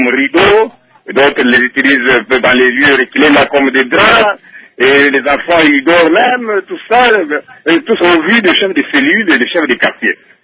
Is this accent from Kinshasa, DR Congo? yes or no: no; Kasaï-Oriental, DR Congo; qu'on avait distribués ici chez nous au Kassai-Oriental.